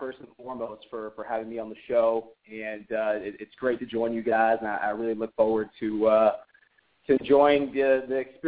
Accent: Fort Lauderdale, Florida, United States; I started my career down in my hometown of Fort Lauderdale, Florida, at the beginning of the 2000s

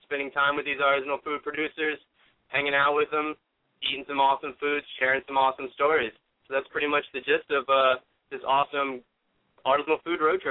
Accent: Indianapolis, Indiana, United States; I am from Indianapolis originally, grew up around racing, absolutely love it and absolutely miss it.

